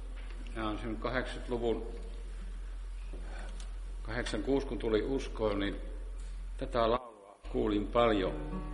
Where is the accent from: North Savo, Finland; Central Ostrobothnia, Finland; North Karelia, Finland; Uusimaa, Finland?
North Savo, Finland; Sonkajärvi; Minä olen kotoisin sieltä Sonkajärveltä, missä ne sitä eukkoa kantavat pian alaspäin rapakossa aina kesäisin.